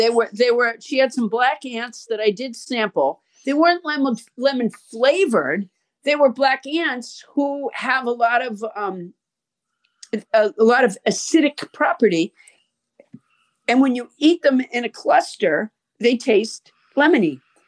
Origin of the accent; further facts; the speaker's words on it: Massachusetts, United States; But eventually I liked it because I'm from Massachusetts.